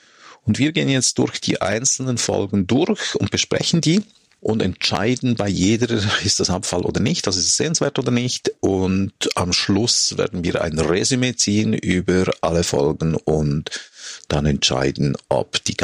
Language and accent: German; Switzerland; Jetzt müssen Sie mir sogar als Schweizer helfen.